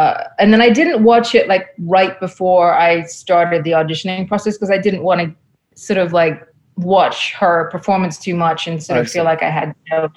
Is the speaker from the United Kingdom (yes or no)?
yes; England, United Kingdom; accent: British; at one point I was gonna maybe do my British accent because I grew up in England, and I mean, I don't really have a British accent anymore, but at that point it was a little bit stronger.